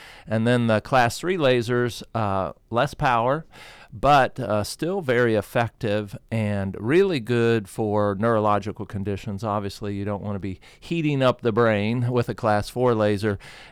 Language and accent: English; Ohio, United States; most people that know me know I come from Ohio, so I am a Buckeye fan